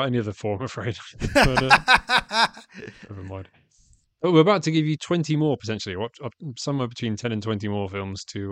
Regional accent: England, United Kingdom; this is like the international way of saying that as an English person, because we don't say that all the time.

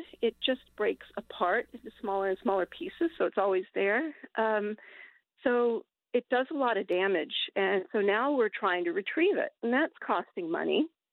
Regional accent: Newfoundland and Labrador, Canada; since growing up in Newfoundland and Labrador, so many of us don't fish anymore.

